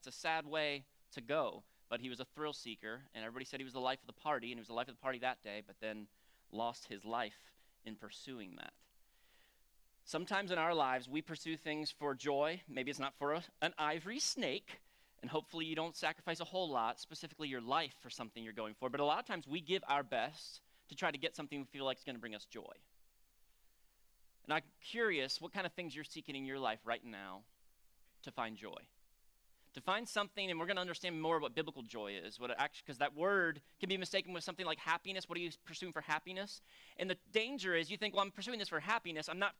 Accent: Florida, United States; I grew up in South Florida. That's where Jerusha and I met.

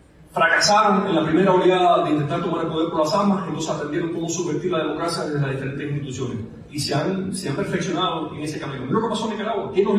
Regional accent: Cuba; Y esa como cubano, comprender cómo nos victimizaron con esa doctrina de la mentira

